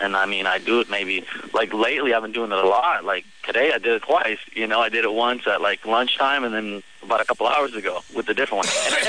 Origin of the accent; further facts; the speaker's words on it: Pleasanton, California, United States; 26, yeah. I'm from Pleasanton out here in California.